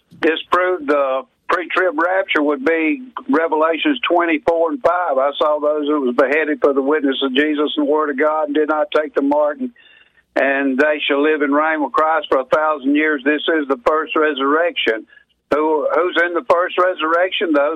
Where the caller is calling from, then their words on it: Meridian, Mississippi, United States; Brother Butch, I'm calling out of Meridian, Mississippi.